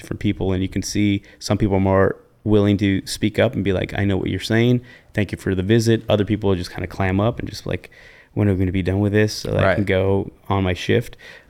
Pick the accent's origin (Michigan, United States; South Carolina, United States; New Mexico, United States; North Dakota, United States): New Mexico, United States; I'm from New Mexico originally.